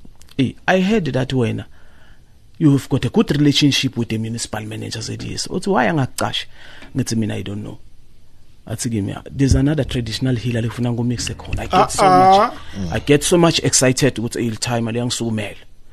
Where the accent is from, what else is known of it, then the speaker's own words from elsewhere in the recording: Nkomazi, Mpumalanga, South Africa; I'm from Mpumalanga and Nkomazi.